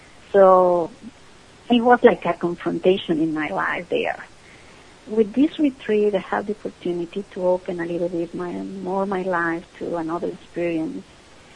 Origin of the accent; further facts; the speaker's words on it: Bogota, Bogotá D.C., Colombia; I'm from Colombia.